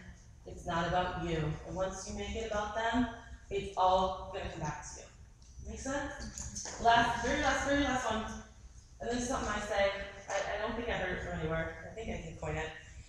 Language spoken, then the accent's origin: English; Boston, Massachusetts, United States; My mouth's going 12,000 miles a minute because I'm from Boston and I'm Italian and I speak fast.